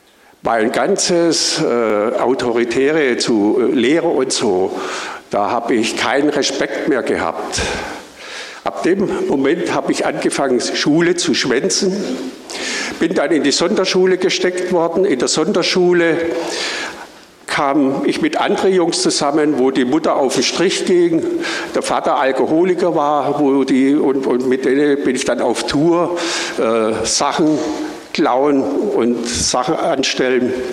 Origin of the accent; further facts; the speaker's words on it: Schönaich, Baden-Württemberg, Germany; born there; Ich wurde 1953 in Schöneich geboren. Meine Eltern, die stammen aus Ungarn, Deutsch-Ungarn. Mein Ur-Ur-Ur-Opa, der stammt aus dem Schwarzwald